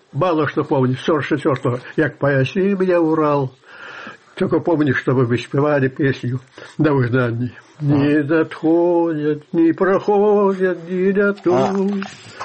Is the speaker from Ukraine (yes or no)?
no; Belarus; Мы только там и познали, что мы белорусы.